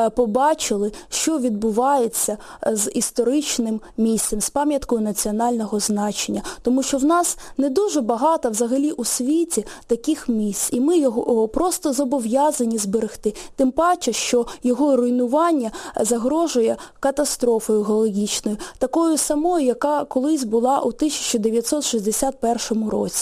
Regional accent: Kyiv, Ukraine; ми, кияни, будемо господарями в цьому місті, в нашому рідному місті.

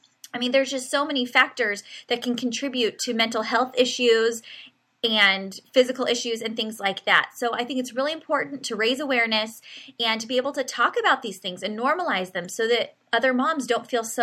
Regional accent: Poway, California, United States; We are both from Poway, which is a suburb of San Diego. So many good Poway memories.

